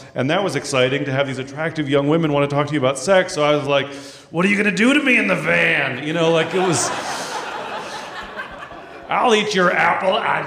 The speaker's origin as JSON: {"language": "English", "town": "San Francisco", "region": "California", "country": "United States", "tie": "born or raised there", "said": "So, I grew up in San Francisco. I was born in 1975, which means that I was a child in the thick of the gay rights movement."}